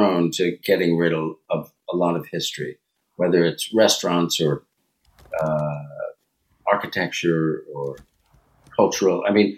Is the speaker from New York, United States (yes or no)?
yes; Westchester, New York, United States; I grew up in Westchester. I grew up only 50 miles away from New York.